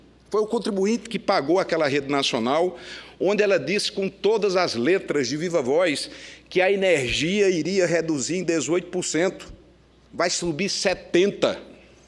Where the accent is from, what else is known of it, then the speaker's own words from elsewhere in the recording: Northeast Region, Brazil; porque lá no Nordeste, de onde eu venho